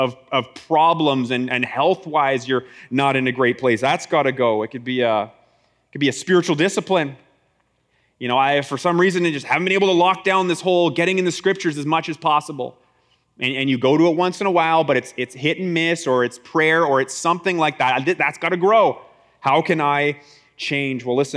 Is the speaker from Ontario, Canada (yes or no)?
yes; Etobicoke, Ontario, Canada; born there; I'm actually an Etobicoke kid myself. And by that, I mean I was born in Etobicoke and didn't spend a lot of time here.